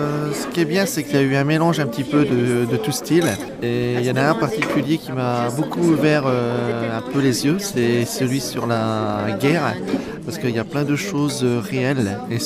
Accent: Villers-Cotterêts, Hauts-de-France, France; Moi je suis de Villers-Cotterêts, oui.

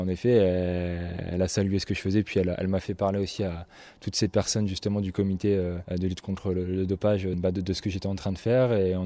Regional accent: Valenciennes, Hauts-de-France, France; qui me font rentrer chez moi à Valenciennes le 11 décembre

